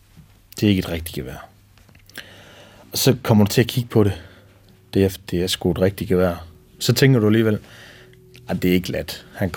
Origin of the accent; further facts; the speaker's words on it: Horsens, Central Denmark Region, Denmark; now in Rødkærsbro, Denmark; Jeg er 30 år, bliver snart 31 år. Og jeg kommer oprindeligt fra Horsens, hvor jeg er født og opvokset. Og så er jeg, efter at have studeret, så er jeg endt i Rødkærsbro, hvor jeg nu bor sammen med min kone og mine 3 børn.